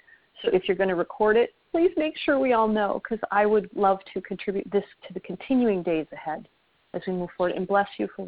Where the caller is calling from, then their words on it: Miami, Florida, United States; I'm calling from Miami.